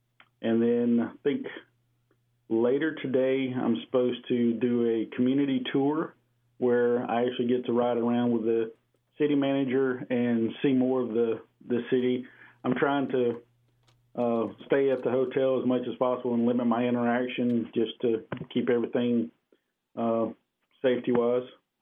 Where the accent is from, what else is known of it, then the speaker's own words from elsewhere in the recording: Montgomery, Alabama, United States; also born or lived in Wetumpka; And I grew up living in Montgomery and in a small community called Wetumpka, where my mother was born and raised.